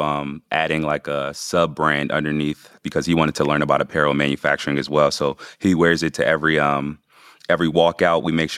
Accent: Atlanta, Georgia, United States; born there; because we're both Nigerian, both were born in Atlanta

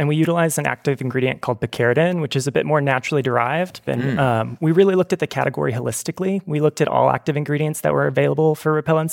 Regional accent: Las Vegas, Nevada, United States; So I'm calling in from Las Vegas, Nevada, which is where I'm born and raised at.

